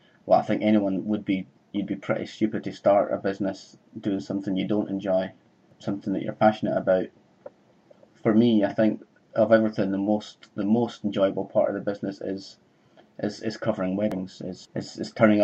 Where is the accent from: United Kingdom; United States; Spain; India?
United Kingdom; Scotland; moved away as an adult; I am originally from Caithness, that's how I know Louise. I left Caithness about 20 years ago when I was, I think, maybe 18 or 19 or so. I do still have lots of family still back in Caithness.